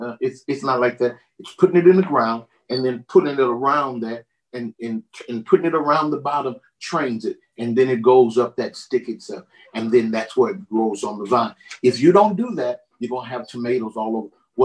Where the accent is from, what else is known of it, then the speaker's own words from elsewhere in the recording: Brooklyn, Illinois, United States; I grew up in a little town called Brooklyn, Illinois. It's right across the bridge from St. Louis.